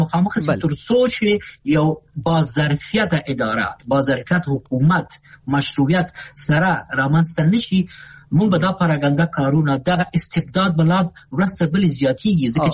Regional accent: Afghanistan; مونږ افغانان یو، کنه وطن خو زموږ دی

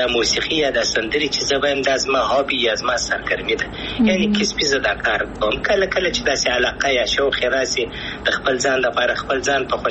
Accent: Afghanistan; ستاسې مخکنی سوال افغانستان خو زما دی زه افغان یم انشاءالله بیا به افغانستان ته ولاړ سم انشاءالله

